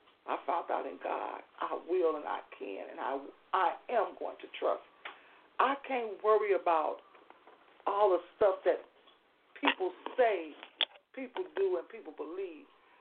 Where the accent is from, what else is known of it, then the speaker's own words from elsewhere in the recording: Chicago, Illinois, United States; We was born in Englewood, but we was raised up on the west side. So we went from one side of town to the other side of town. My west side, Englewood and Chicago people know what I'm talking about.